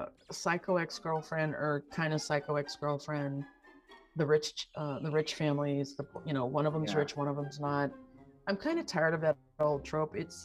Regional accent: Arizona, United States; now in South Korea; I'm originally from Arizona, but I live in South Korea. I work and live in South Korea. Shortly, I will be moving to Thailand. In about 4 months, I'll be moving to Thailand.

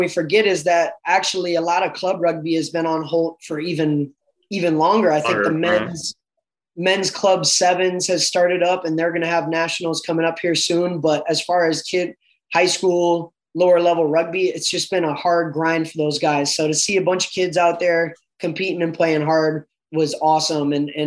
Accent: Minnesota, United States; And when I was growing up in Minnesota all those years, I'd have to find an indoor facility.

